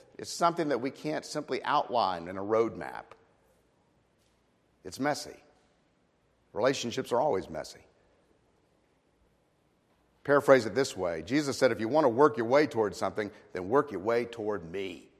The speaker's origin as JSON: {"language": "English", "town": "New Orleans", "region": "Louisiana", "country": "United States", "said": "I mean, I'm from New Orleans. We always believe in the Saints, you know."}